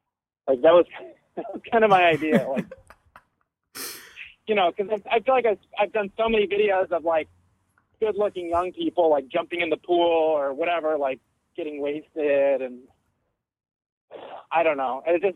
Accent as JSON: {"language": "English", "town": "Denver", "region": "Colorado", "country": "United States", "said": "And so I'm from Denver too"}